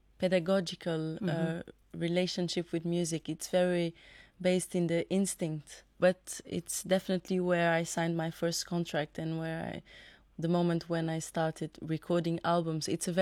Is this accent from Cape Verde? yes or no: yes; Santiago, Cape Verde; English is a second language; But then I come from Santiago Island